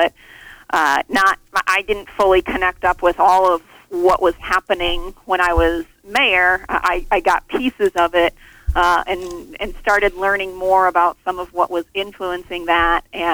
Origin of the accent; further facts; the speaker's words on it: La Porte, Indiana, United States; became aware of some of the challenges going on in my hometown of LaPorte, Indiana, also known as the Hub of Awesome.